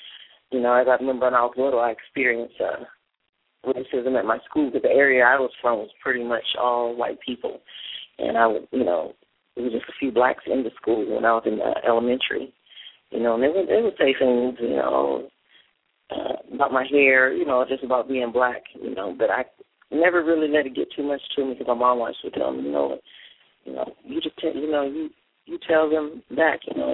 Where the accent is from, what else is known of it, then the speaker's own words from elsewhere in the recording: California, United States; White people in the area. I'm from Southern California.